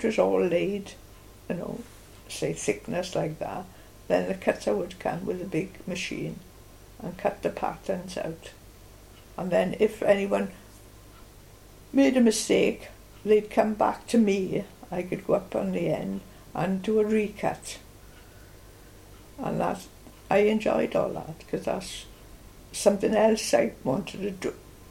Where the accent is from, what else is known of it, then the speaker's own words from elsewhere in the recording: Rumney, Wales, United Kingdom; born there; my family, where I was born in Rumney, we were living in the same street.